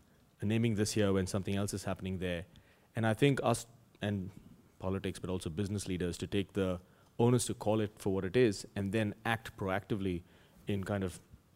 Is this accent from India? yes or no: yes; India; moved away as an adult; now in Perth, Australia; when I moved here from India about 7 years ago, so I was a consultant in India. I moved to the same company 7 years ago to set up an office in Perth. I'd never been to Australia.